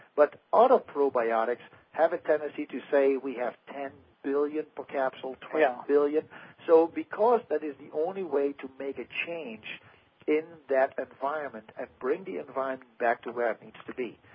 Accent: Netherlands; and I'm from the Netherlands myself.

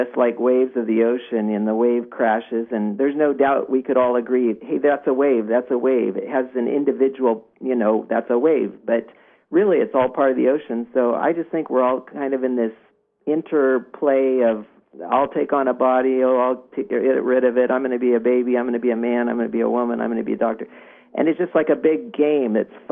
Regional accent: Chico, California, United States; I'm from Chico, California.

